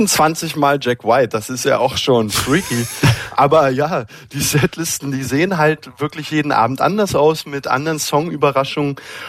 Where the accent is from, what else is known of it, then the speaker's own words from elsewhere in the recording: Berlin, Germany; dass ich mich als Berliner Pflanze da so ein bisschen schwer tue